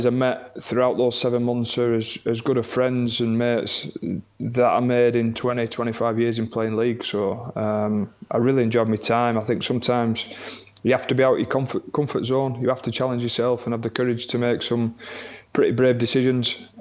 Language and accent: English; Oldham, North West England, United Kingdom; growing up, I'm from Oldham in Lancashire, and in fact, many of you probably don't even know where that is, but it's a typical working class northern town.